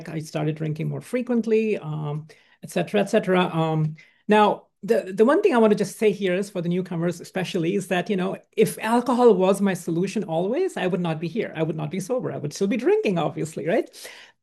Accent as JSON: {"language": "English", "country": "India", "tie": "born or raised there", "said": "I grew up in India. And I was born in India and raised in India. And I grew up in a family where there was no alcohol, no drugs"}